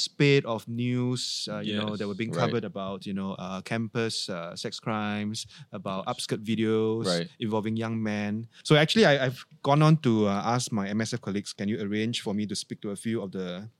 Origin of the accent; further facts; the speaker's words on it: Singapore; But perhaps because of how we are Asian, how we are Singaporean, we don't really have these conversations because we are shy.